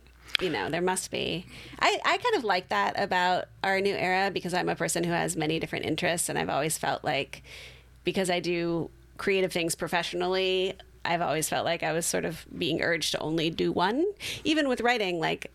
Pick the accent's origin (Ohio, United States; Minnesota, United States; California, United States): California, United States; Santa Cruz; because I grew up in Santa Cruz, and you're legally obligated to be into reggae if you grew up in Santa Cruz.